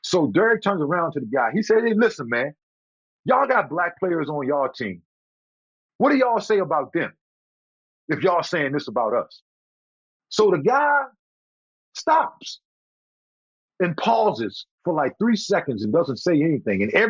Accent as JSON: {"language": "English", "region": "the South", "country": "United States", "said": "because again, you know, I'm from the South."}